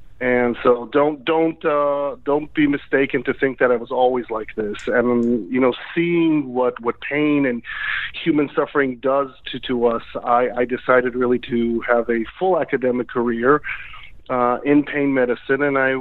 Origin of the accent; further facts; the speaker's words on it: Israel; born there; English is a second language; My background, I was born in Israel